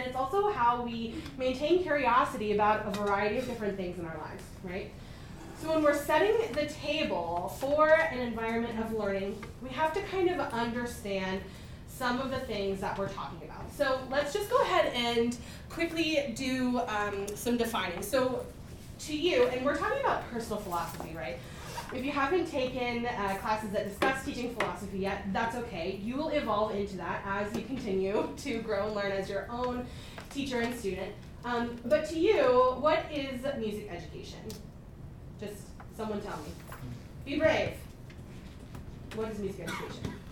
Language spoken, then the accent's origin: English; Virginia, United States; And I'm from Virginia, and we're super friendly in Virginia.